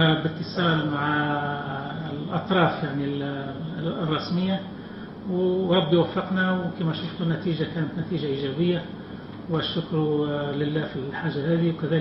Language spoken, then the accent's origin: Arabic; Tunisia; احنا كسلطات تونسيه